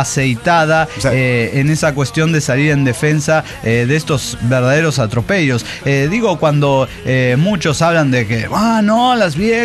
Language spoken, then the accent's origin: Spanish; Izúcar de Matamoros, Puebla, Mexico; yo soy de Izúcar de Matamoros.